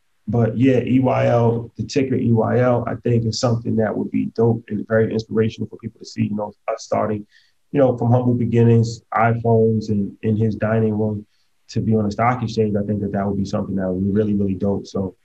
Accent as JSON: {"language": "English", "region": "New York", "country": "United States", "tie": "born or raised there", "said": "Growing up in New York, you hear a lot"}